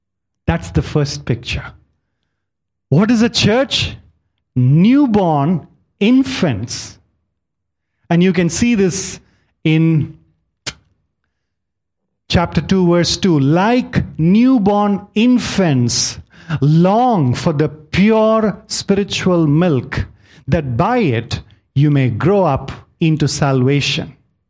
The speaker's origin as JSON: {"language": "English", "region": "South India", "country": "India", "tie": "born or raised there", "said": "This is one of the church in my hometown. This church is known for its tower's height, the height of the tower. You know, this is from South India, a place called Menyan"}